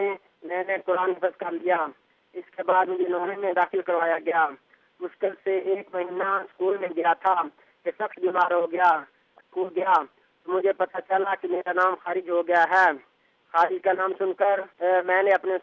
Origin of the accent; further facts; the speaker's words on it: Harappa, Punjab, Pakistan; تخت number 3 Harappa station تحصیل ضلع ساہیوال سے ہے۔